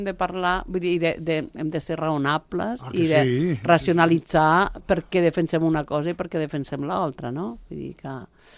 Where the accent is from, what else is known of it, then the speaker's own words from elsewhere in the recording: Andorra; un sentiment també com a país i com a andorrans que és lícit que tinguem